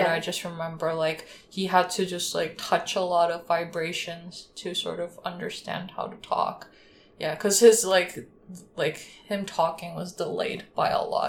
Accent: South Korea; moved away; but you know, my parents always say that it's a blessing that I got to move here too. Because you know, growing up in Korea is like not exactly the best.

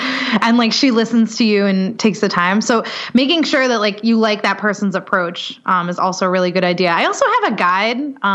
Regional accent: New England, United States; because I'm from Patriot country. I'm sorry. I'm already sorry about it.

